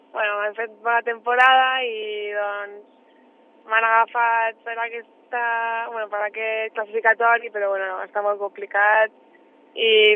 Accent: Ascó, Catalonia, Spain; Pues al meu poble, Ascó.

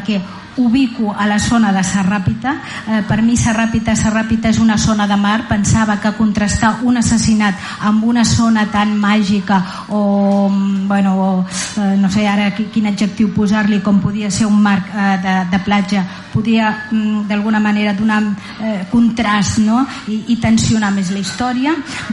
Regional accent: Catalonia, Spain; jo soc originària del Priorat

